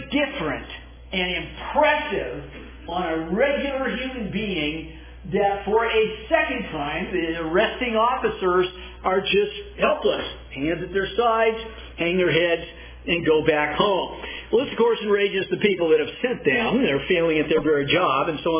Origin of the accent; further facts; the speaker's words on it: Inglewood, California, United States; I'm from Inglewood, California. Inglewood Hospital is where I was born.